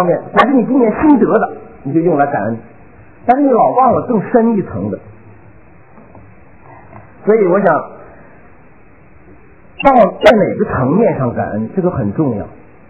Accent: China; 我们中国人

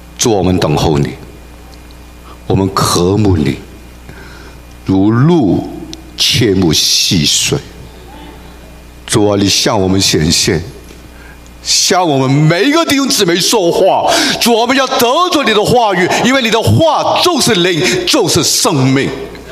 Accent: Hong Kong; born there; 我们生在香港，英国殖民地，

